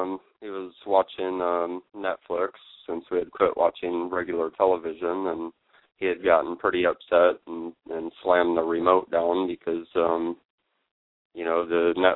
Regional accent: Lansing, Michigan, United States; it's been interesting since I've been back here in my hometown of Lansing

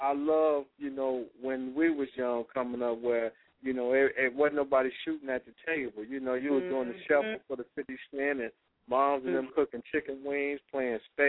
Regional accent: Detroit, Michigan, United States; I'm from Detroit. We was raised up on Motown, you know.

